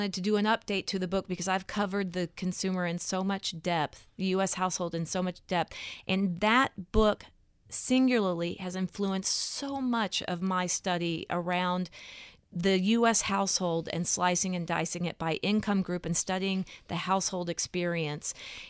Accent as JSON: {"language": "English", "region": "Texas", "country": "United States", "tie": "born or raised there", "said": "It's that I was raised in the South, in Texas, and there's this sense of perpetual optimism."}